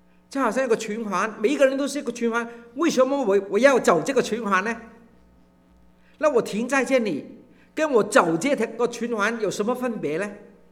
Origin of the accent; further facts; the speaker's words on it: China; 我们中国人很好，很有意思的，有肝就有火